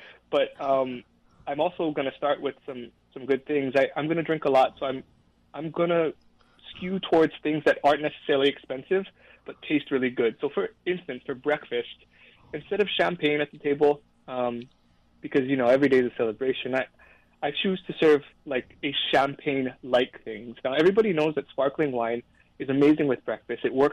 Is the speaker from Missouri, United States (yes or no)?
no; Kauai, Hawaii, United States; I love Hawaii. Born and raised on Kauai.